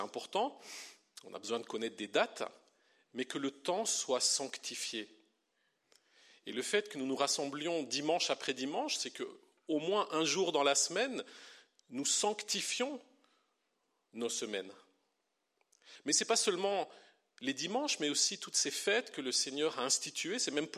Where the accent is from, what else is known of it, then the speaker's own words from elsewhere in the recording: Belgium; also born or lived in France; Je suis pasteur dans l'église réformée. Quand on vient d'un autre pays, j'ai grandi en Belgique, j'ai vécu en France.